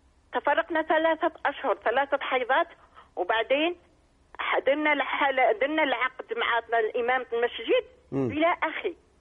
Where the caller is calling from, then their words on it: France; أنا أتكلم معك من فرنسا.